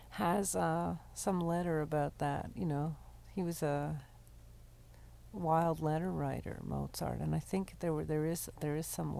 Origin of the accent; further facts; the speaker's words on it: Montreal, Quebec, Canada; When I'm from Montreal, and I remember the milkman had a horse and a cart.